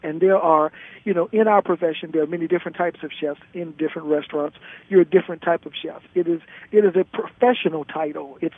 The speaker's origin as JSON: {"language": "English", "town": "New Orleans", "region": "Louisiana", "country": "United States", "said": "I'm from New Orleans, so whenever I get to cook somebody some gumbo, it is just wonderful."}